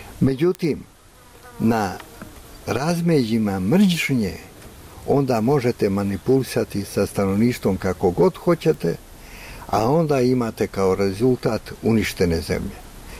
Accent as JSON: {"language": "Bosnian", "country": "Bosnia & Herzegovina"}